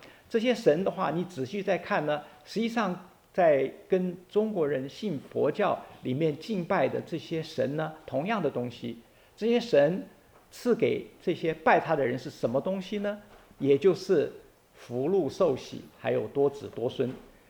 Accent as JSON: {"language": "Chinese", "country": "Taiwan", "tie": "born or raised there", "said": "我小时候是从台湾长大的在50年代、60年代那个时候呢"}